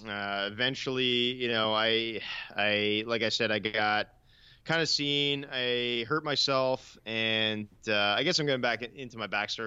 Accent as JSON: {"language": "English", "town": "Ottawa", "region": "Ontario", "country": "Canada", "tie": "born or raised there", "said": "So I grew up in Ottawa, which is about a 4-hour drive away from Toronto."}